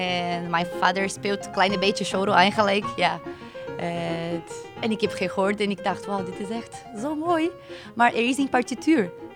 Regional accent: South Region, Brazil; Dutch is a second language; ik kom uit Zuid van Brazilië. En daar is meer Europese dan Braziliaanse, denk ik. Ja, ook in mijn familie, wij hebben Duitse bloed, wij hebben Italiaanse bloed, Oekraïense.

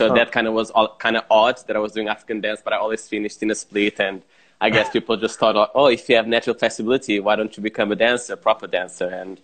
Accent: Lisbon, Portugal; And then I'm from Lisbon in Portugal, originally. And, I mean, I started dancing African dance. That was the first connection I had to dance when I was very young, because I came from this African community in Lisbon

